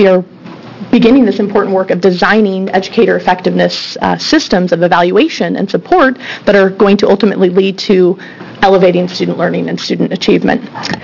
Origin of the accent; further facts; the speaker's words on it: Springfield, Oregon, United States; I'm a teacher from Springfield